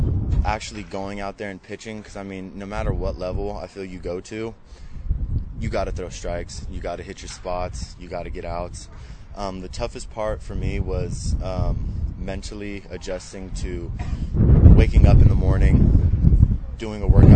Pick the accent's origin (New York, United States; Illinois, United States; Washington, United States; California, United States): California, United States; I'm from California, so it was different getting back there.